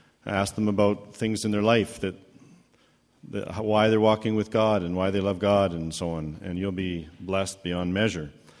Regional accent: Calgary, Alberta, Canada; from Calgary.

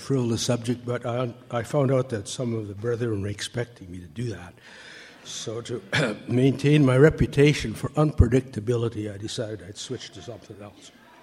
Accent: Saskatoon, Saskatchewan, Canada; I'm from Saskatoon, a little group down the road, down the Yellowhead Highway here, a few miles.

